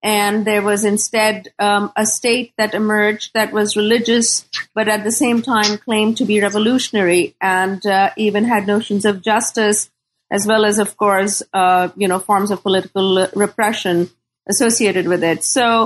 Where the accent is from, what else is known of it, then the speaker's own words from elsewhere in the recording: Pakistan; I grew up in Pakistan